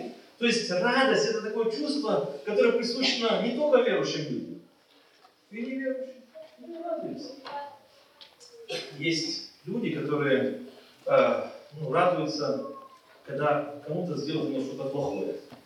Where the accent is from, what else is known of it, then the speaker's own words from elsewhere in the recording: Siberia, Russia; now in Germany; проживаю в Германии, вообще родом я из Сибири. Живу в Германии